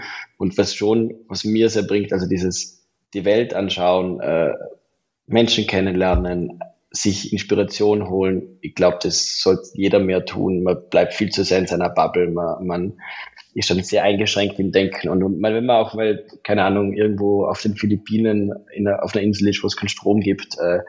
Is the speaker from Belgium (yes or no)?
yes; Belgium; So, ja, ich bin aus Belgien